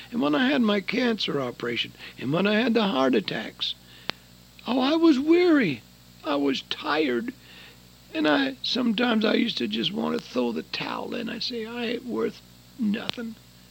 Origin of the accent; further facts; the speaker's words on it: United States; And I'm so glad I was a Navy, and I'm glad I was American, and I am an American.